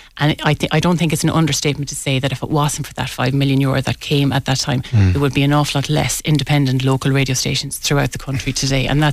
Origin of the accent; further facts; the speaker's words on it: Dublin, Leinster, Ireland; And I said, "Oh, I came from Dublin."